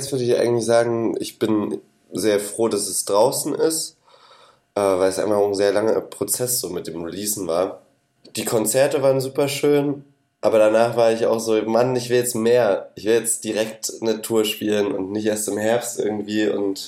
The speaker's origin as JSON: {"language": "German", "region": "Saxony", "country": "Germany", "said": "Kann auch sein, dass ich dann noch mehr, also es bietet viel Raum, um drüber zu schreiben, irgendwie die westsächsische Provinz."}